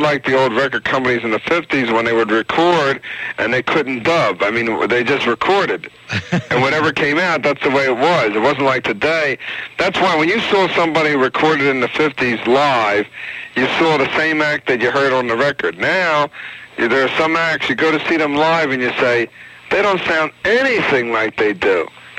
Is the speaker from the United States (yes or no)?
yes; Philadelphia, Pennsylvania, United States; See, now, I could not identify with that at all, because I'm from Philadelphia. The Lords of Flatbush was our kind of style growing up.